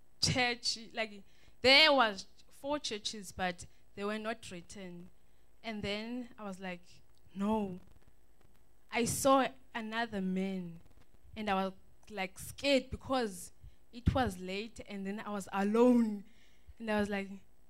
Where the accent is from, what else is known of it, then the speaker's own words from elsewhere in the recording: Eastern Cape, South Africa; also born or lived in Malmesbury; I was born here in Mamasbury, and then I was living with my mom and dad. Then we went to stay in Eastern Cape, where they belong.